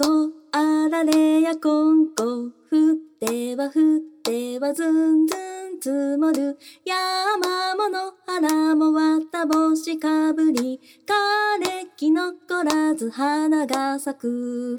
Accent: Iwate, Japan; 出身が岩手県の方で、こう冬はね雪が降る地域なので、

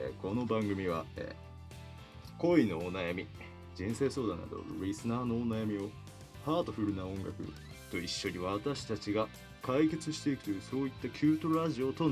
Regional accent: Kadogawa, Miyazaki, Japan; 出身は同じく宮崎県の、門川町出身です。

